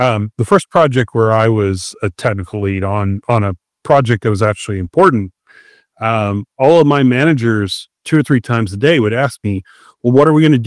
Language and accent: English; United States; I'm an American.